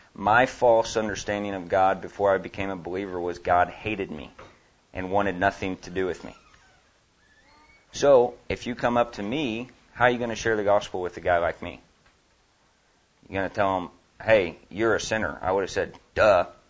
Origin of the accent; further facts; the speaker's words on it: Oklahoma, United States; So I'm from Oklahoma. Most of you guys are from probably Oklahoma, Texas. This is the Bible Belt.